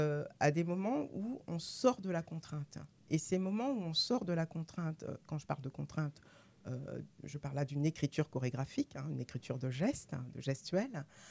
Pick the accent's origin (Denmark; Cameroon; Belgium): Denmark; now in France; disons que j'ai grandi en partie au Danemark.